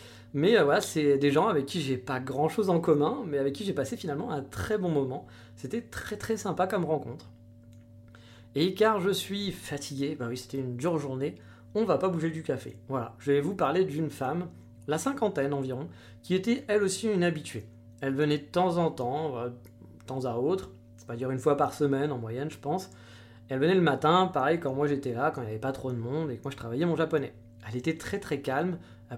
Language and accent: French; France; Quand je lui ai dit que j'étais de France